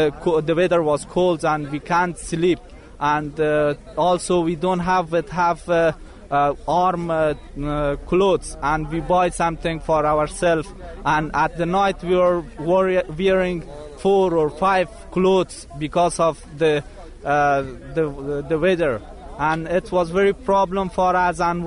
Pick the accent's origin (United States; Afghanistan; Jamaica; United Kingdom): Afghanistan; Kunar; We live in Kabul and we are from Konar province. We live in Kabul.